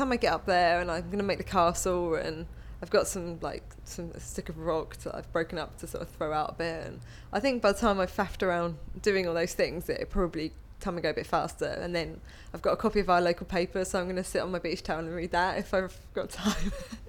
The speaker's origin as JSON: {"language": "English", "town": "Portsmouth", "region": "South East England", "country": "United Kingdom", "said": "My date of birth is 4th of June 1985 and I'm from Portsmouth on the South Coast."}